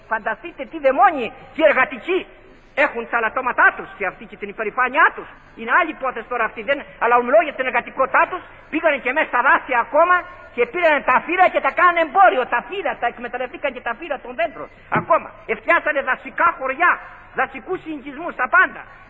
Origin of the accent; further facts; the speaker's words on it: South Aegean, Greece; Είμαι από ένα μικρό χωριό. Στα χρόνια μου, το χωριό μου, σε ένα νησί των Κυκλάδων, είχε 2.000 κόσμο. Τώρα έχει μόνο 700.